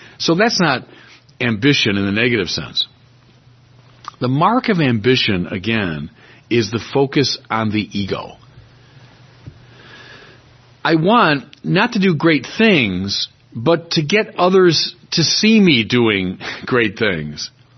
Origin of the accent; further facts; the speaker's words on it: Chicago, Illinois, United States; I'm a Chicagoan. That's a good Chicago sort of adage